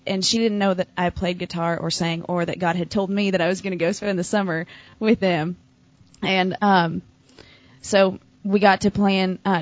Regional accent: Lebanon, Oregon, United States; But so I'm originally from Lebanon, Oregon, and it's a small town in Oregon, and I was born and raised there

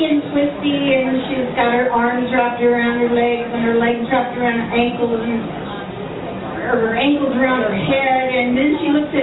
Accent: Coffee City, Texas, United States; I'm from Coffee City, Texas. That's the trailer park between Child Reduction Church and the liquor store.

